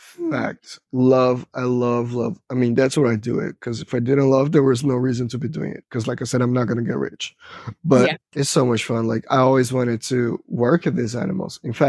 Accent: Brazil; moved away as an adult; I did start a biology class back in Brazil because I'm from Brazil.

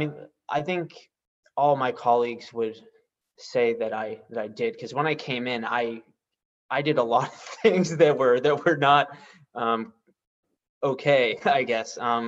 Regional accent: Boston, Massachusetts, United States; And I probably was, but I'm from Boston.

